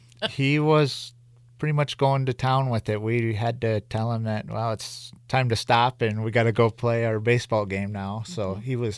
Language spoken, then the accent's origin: English; Plankinton, South Dakota, United States; the bigger manufacturing parts are done in my hometown, Plankinton, South Dakota